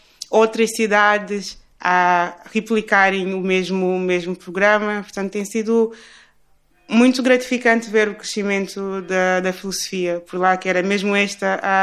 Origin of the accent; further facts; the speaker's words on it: Luanda, Angola; Eu vivi perto de uma vala aberta na minha cidade natal, Luanda, no bairro da Samba.